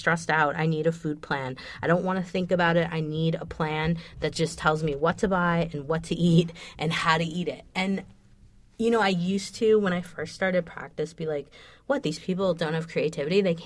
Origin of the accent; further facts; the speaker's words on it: Midwest, United States; I grew up in the Midwest.